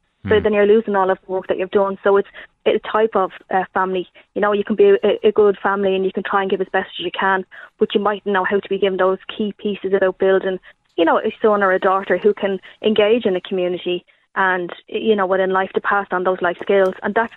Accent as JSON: {"language": "English", "town": "Dublin", "region": "Leinster", "country": "Ireland", "said": "I'm from Ballyfermot myself"}